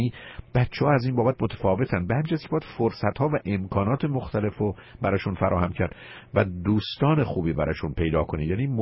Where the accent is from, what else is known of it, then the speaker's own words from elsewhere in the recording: Iran; moved away as an adult; now in Los Angeles, United States; من و شمایی که مثلا در ایران بزرگ شدیم و اونجا دبستان و دبیرستان و دانشگاه رفتیم،